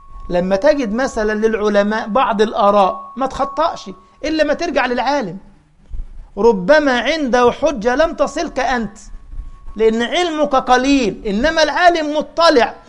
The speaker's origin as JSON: {"language": "Arabic", "country": "Egypt", "said": "دخلوا على قرية في بلدنا مصر مش هقول اسمها"}